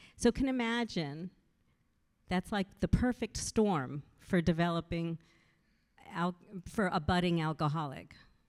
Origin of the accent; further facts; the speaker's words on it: Midwest, United States; I grew up in the Midwest. I'm a Midwest girl from Illinois, Missouri, Kentucky, Wisconsin. You know, I grew up in really sweet small towns, you know, less than 5,000 people.